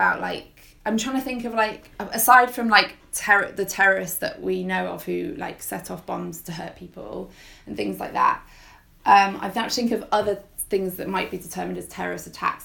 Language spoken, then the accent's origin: English; Liverpool, North West England, United Kingdom; prominent suffragette in Liverpool. Way, mm-hmm. That's where I'm from.